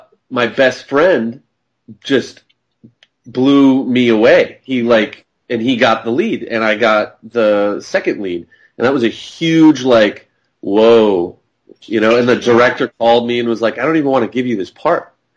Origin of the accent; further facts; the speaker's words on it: Fargo, North Dakota, United States; I grew up in Fargo, North Dakota.